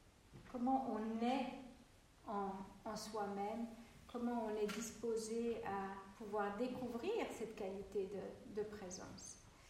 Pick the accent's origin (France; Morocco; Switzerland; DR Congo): Switzerland; moi, je viens de Suisse. Donc, je ne suis pas française, je suis suissesse.